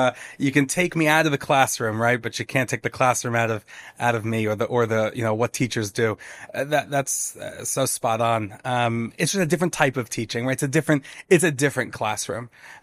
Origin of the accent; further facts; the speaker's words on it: New York City, New York, United States; As you said, I'm from New York, New York City, and I've been in the region for almost about 10 years.